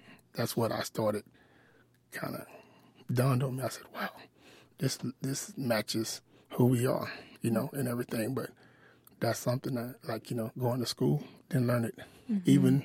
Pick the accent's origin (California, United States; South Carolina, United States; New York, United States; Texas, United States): Texas, United States; Pleasant Grove; also born or lived in Kilgore; because I grew up in Pleasant Grove, and it was a predominantly black area. Then I moved down to Kilgore